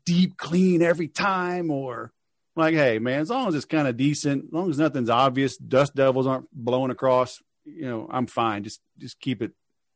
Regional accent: the South, United States; I grew up in the South. I know it's there.

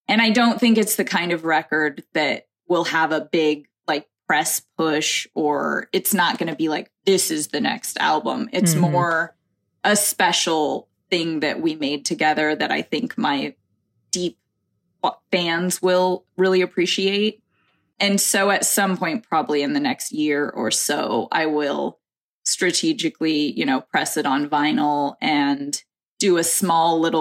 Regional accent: United States; I haven't had any US support since then. And we'll see, but I'm hoping that I'm able to get back out there in my own country

